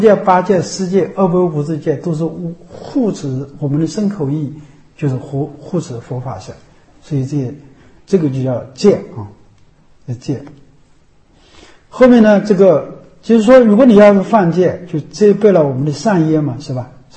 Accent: China; 所以我们都是中国人不吃，中国人的一个包容性非常的强大。

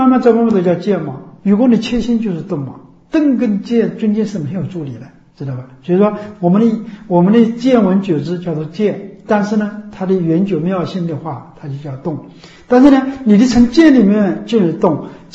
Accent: China; 我们中国人有这个特色

